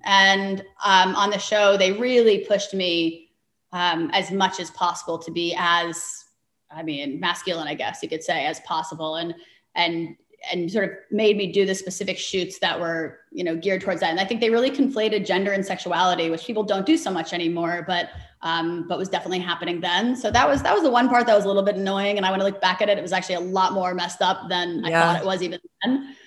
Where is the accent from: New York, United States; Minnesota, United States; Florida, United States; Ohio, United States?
New York, United States; New York City; You know, I have to credit growing up in New York City, and my high school really was the most open-minded, most amazing place.